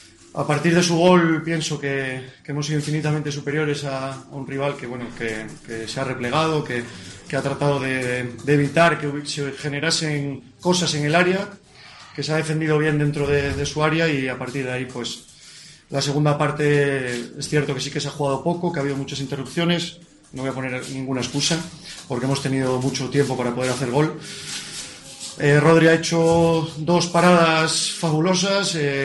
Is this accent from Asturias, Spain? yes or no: yes; Asturias, Spain; yo soy asturiano, yo soy de fuera también